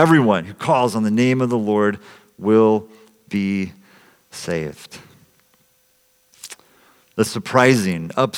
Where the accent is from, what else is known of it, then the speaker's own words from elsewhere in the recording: Salinas, California, United States; I grew up in Salinas, California, which is a city that is deeply divided along racial, ethnic, cultural lines.